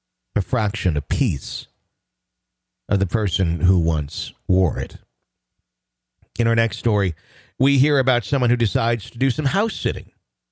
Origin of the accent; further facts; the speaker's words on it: Wisconsin, United States; I'm from Wisconsin and would sometimes pet-sit for a family in my hometown.